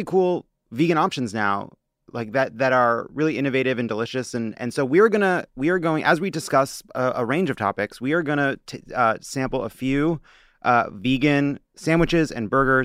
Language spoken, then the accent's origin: English; New York, United States; born there; I was born on Long Island.